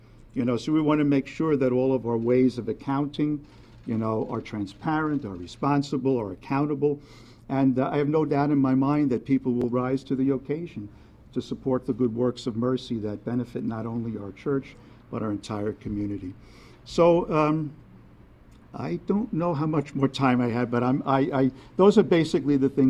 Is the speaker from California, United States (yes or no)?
no; Brooklyn, New York, United States; I come from Brooklyn. I'm a straight shooter.